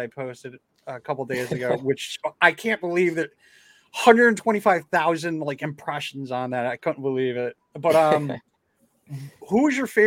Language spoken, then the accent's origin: English; Alabama, United States; born there; now in Connecticut, United States; I was born in the South. So I was born in Alabama.